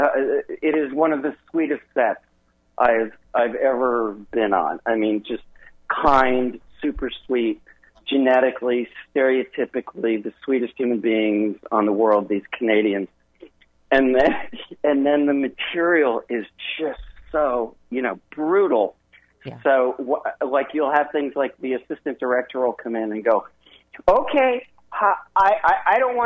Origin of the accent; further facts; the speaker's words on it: Wisconsin, United States; I mean, I'm from Wisconsin.